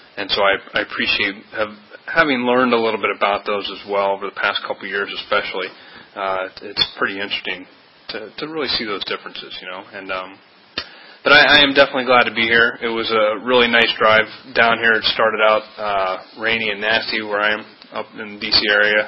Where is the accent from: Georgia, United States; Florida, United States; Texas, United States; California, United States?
Georgia, United States; Atlanta; also born or lived in Virginia; I was born in Virginia, but I grew up in Atlanta, and I remember going out and playing.